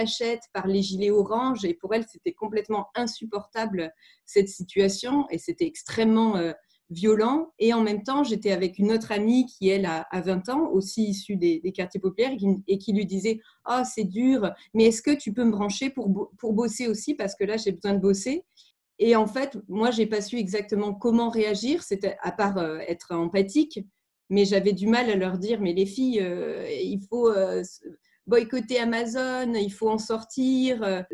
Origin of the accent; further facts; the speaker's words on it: Marseille, Provence-Alpes-Côte d'Azur, France; Moi, je suis de Marseille